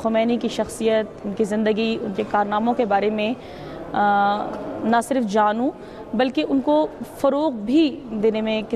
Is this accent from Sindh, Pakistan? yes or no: yes; Karachi, Sindh, Pakistan; میرا تعلق کراچی سے ہے، میں روزنامہ جنگ کراچی میں بحیثیت صحافی کام کرتی ہوں،